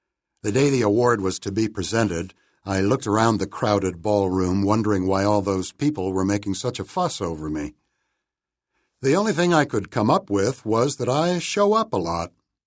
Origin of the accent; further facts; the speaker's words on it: Bremerton, Washington, United States; In my hometown of Bremerton, Washington, showing up to lend your neighbors a hand was just something decent people did.